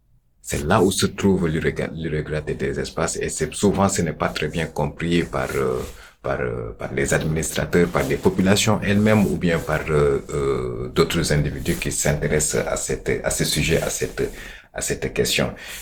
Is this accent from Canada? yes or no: no; Senegal; chez nous au Sénégal